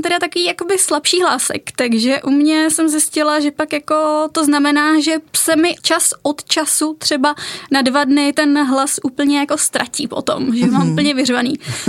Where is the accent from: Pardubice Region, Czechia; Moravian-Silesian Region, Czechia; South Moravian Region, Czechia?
South Moravian Region, Czechia; Moravský Krumlov; já jsem se tam narodila jako v rámci tak, jak se narodíte v nemocnici, ale jinak jsem z Moravského Krumlova, což je mezi Brnem, Znojmem a z Jižní Moravy.